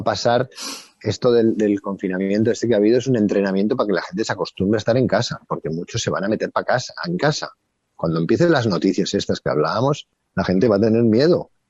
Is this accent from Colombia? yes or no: no; Spain; yo ahora me quedo en España que es donde mejor estoy, porque es mi tierra y es donde más me apetece estar